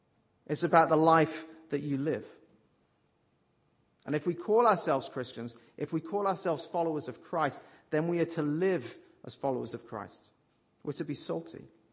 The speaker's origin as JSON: {"language": "English", "region": "West Midlands", "country": "United Kingdom", "accent": "West Midlands", "said": "And whether I speak with a West Midlands accent or not doesn't change the fact that I'm from the West Midlands."}